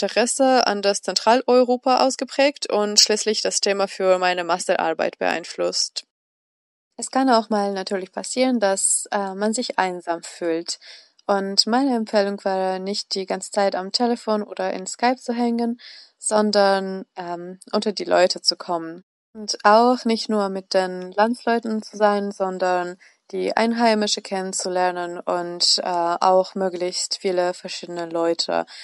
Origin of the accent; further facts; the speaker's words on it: Georgia; German is a second language; moved away as an adult; now in Jena, Germany; bin ich vor 3 Jahren nach Jena als Erasmus-Studentin aus meinem Heimatland Georgien gekommen.